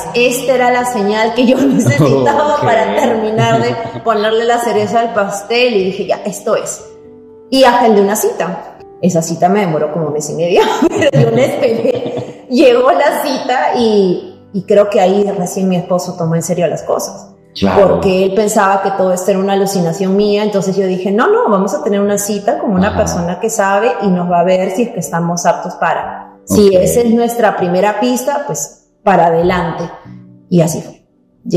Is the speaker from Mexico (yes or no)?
no; Peru; now in Canada; nosotros, yo soy peruana, tengo tres hijos chiquitos